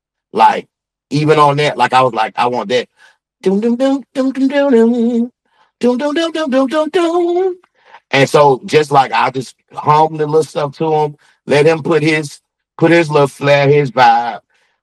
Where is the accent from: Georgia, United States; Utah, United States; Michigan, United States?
Georgia, United States; Atlanta; And then like, I'm from Atlanta